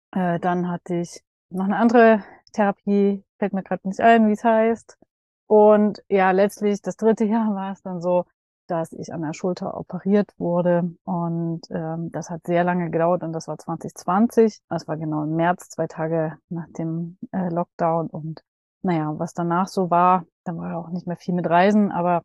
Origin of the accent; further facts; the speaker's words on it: Dresden, Saxony, Germany; Ich habe ab morgen ein WG-Zimmer in meiner Heimat in Dresden.